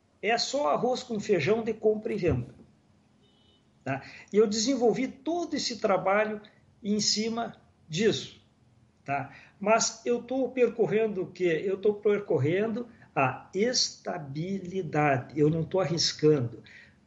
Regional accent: Santiago, Rio Grande do Sul, Brazil; Santiago do Boqueirão, minha terra do coração.

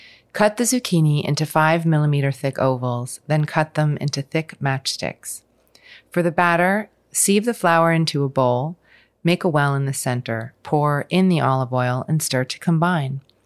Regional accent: Los Angeles, California, United States; also born or lived in New York City / Santa Monica; I was born here in Los Angeles, in Hollywood. Mm. We kind of went back and forth between New York City and Santa Monica a lot.

